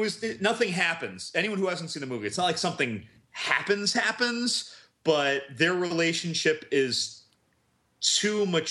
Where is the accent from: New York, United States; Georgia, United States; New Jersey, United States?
New Jersey, United States; And I'm from Jersey, and I know about rivers